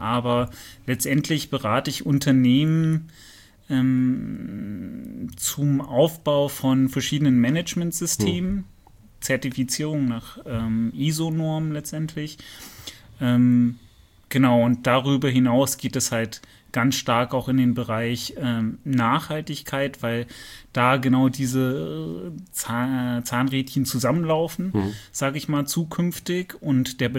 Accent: United States; also born or lived in Fulda, Germany; Bin als Kind sozusagen dann nach USA gegangen mit meinen Eltern und bin dort mehr oder weniger aufgewachsen, zur Schule gegangen und bin dann in 2000 wieder nach Fulda gekommen.

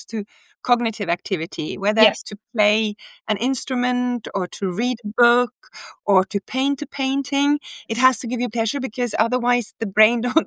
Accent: Norway; And I'm from Norway

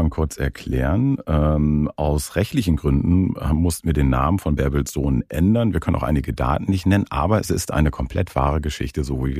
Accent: Lower Saxony, Germany; Ich bin auf dem Dorf aufgewachsen, in Niedersachsen, also nicht im Osten, aber in Niedersachsen.

